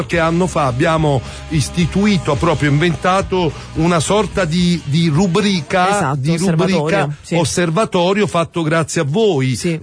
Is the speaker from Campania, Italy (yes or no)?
yes; Naples, Campania, Italy; tu sai che io sono di Secondigliano